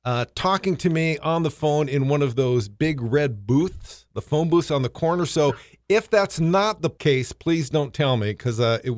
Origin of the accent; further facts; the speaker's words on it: Fairbanks, Alaska, United States; I've been born and raised in Fairbanks.